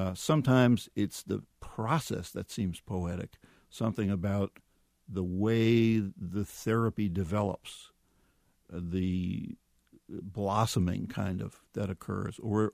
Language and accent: English; Brooklyn, New York, United States; Here I am from Brooklyn, Jewish neighborhood in Brooklyn, and I'm in a little part Catholic, part Protestant, farming area in Ohio.